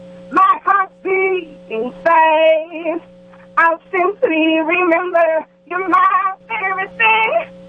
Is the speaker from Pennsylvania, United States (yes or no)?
no; District of Columbia, United States; I'm originally from the D.C. area. I still live in the D.C. area, and I'm in Baltimore probably 3 times a week.